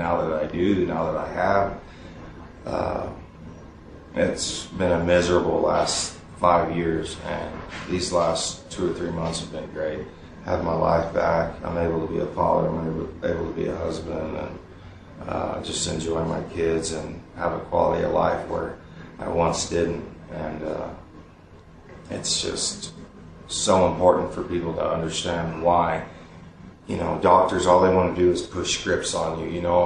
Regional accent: New Mexico, United States; I was kind of from New Mexico area, went to school up here

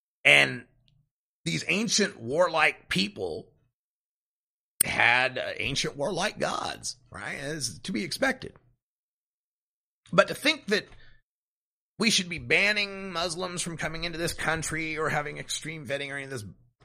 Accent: Idaho, United States; completely outside of my reality growing up in Idaho.

